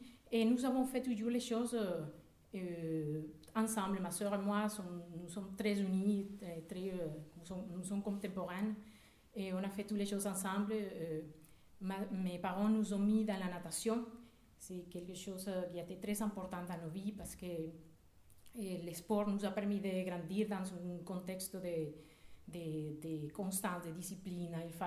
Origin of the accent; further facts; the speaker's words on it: Caracas, Capital District, Venezuela; French is a second language; je suis vénézuélienne, je suis née au Venezuela, la capitale, Caracas. Et mes parents sont au Venezuela, ils habitent là.